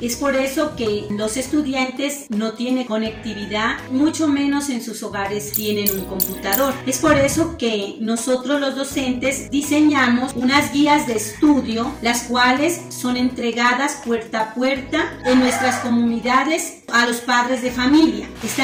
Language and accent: Spanish; Nariño, Colombia; panelera, artesanal y de gente pujante, ubicada al occidente del departamento de Nariño. Lo más me gusta de mi tierra es el verde de sus campos, las aguas cristalinas de sus ríos y quebradas.